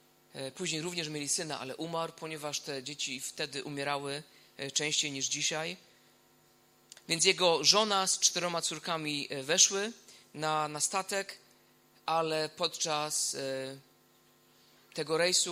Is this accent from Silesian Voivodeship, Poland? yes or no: yes; Silesian Voivodeship, Poland; Moja rodzina jest ogromnie mała właśnie z tego powodu, że pochodzimy z Górnego Śląska i część mojej rodziny była Ślązakami pochodzenia niemieckiego.